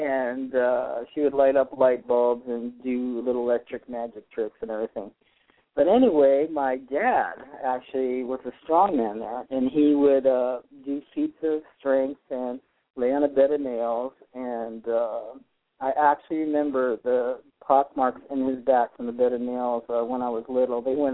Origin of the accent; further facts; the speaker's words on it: Boston, Massachusetts, United States; born there; also born or lived in upstate New York; We ended up going back east, and I lived upstate New York. I was born in Boston, and that's where my dad's, all my relatives, and many relatives are still there.